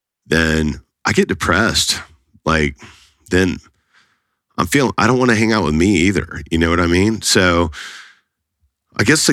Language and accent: English; Dallas, Texas, United States; So I'm from Dallas, Texas. I grew up here. I have a sister named Valerie. I have two parents, Rob and Marion. That my parents are still married. They live in the same house I grew up in Lakewood, right outside of downtown Dallas.